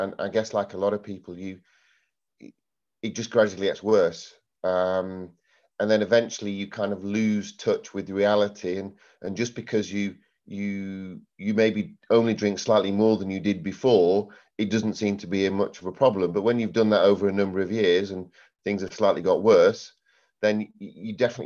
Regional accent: Yorkshire and the Humber, United Kingdom; You'll also guess I'm not from South Africa. I'm actually from Yorkshire.

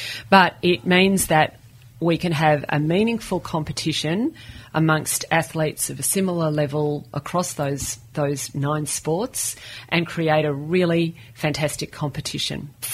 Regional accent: Australia; as an Australian

